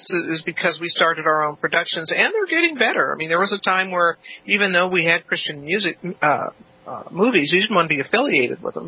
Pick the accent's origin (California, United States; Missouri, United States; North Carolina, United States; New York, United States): California, United States; Los Angeles; Because I came from, like I said, I came from South Central.